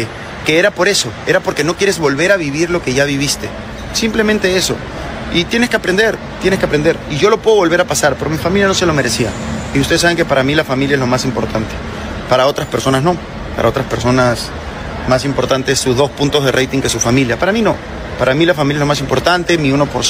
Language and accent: Spanish; Peru; yo soy peruano y siempre lo digo, y soy peruano y yo soy un conche sumar y siempre he sido peruano